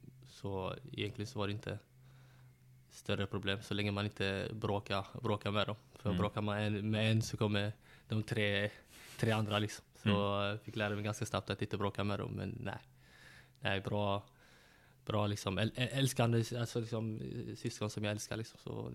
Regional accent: Gothenburg, Västra Götaland County, Sweden; Jag är född där också, jag är född i Göteborg. Uppväxt i ett ställe som heter Kortedala, som jag spenderar mesta del av mitt liv.

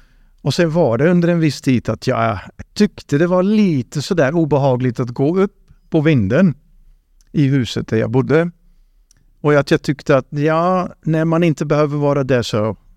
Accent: Netherlands; Och hon bodde i min hemstad.

